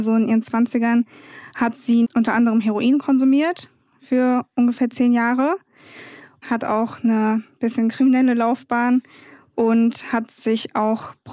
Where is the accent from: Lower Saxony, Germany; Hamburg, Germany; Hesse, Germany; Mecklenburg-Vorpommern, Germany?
Hesse, Germany; Wiesbaden; also born or lived in Munich; ich komme aus München, ich bin da geboren, dann nach Wiesbaden gezogen mit meiner Mutter und hier aufgewachsen